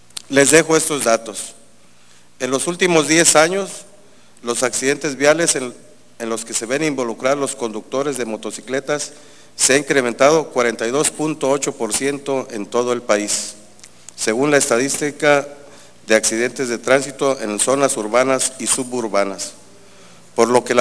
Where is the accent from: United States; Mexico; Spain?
Mexico; Santiago Ixcuintla, Nayarit; Yo soy de Santiago Ixcuintla y es mi deber velar por su bienestar y seguridad.